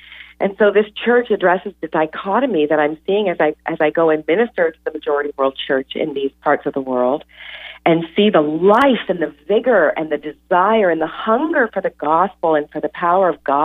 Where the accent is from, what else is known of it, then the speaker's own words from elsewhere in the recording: Toronto, Ontario, Canada; now in Philadelphia, United States; So I am originally from Canada, actually, from Toronto. However, I have been spending the last 17 years living just outside of Philadelphia here in the U.S.